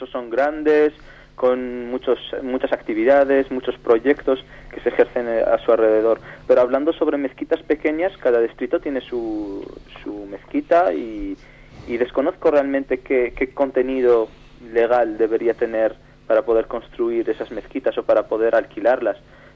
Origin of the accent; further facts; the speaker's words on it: Zaragoza, Aragon, Spain; now in Madrid, Spain; yo no soy de Madrid, soy de Zaragoza, aquí solamente estudio